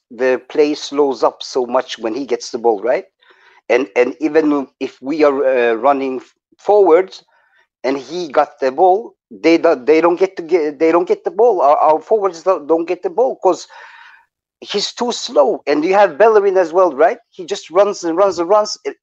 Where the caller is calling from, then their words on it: Norway; I'm calling from Norway, man.